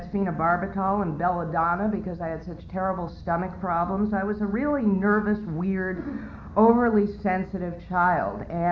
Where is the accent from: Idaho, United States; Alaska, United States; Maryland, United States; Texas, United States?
Idaho, United States; Boise; born there; I was born 45 years ago. I was born in Boise, Idaho. That's an unusual place to be from